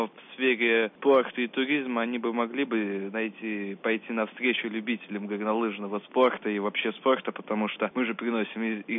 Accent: Pskov, Pskov Oblast, Russia; Да, я из Пскова.

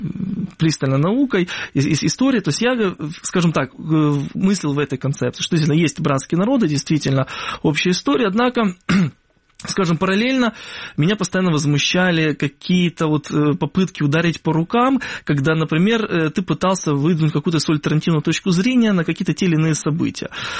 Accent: Kherson, Kherson Oblast, Ukraine; born there; несмотря на то, что я родился в Херсоне, у меня русскоязычная семья, однако, я считал себя украинцем.

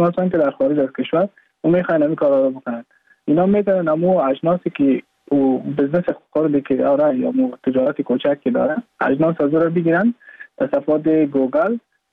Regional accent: Mazar-i-Sharif, Balkh, Afghanistan; now in India; از مزار شریف هستم، از قریه شیرآباد، که از قریای درفتاده مزار شریف بخش می باشم که ما در سال 2019 ماه جون به هندوستان آمدم

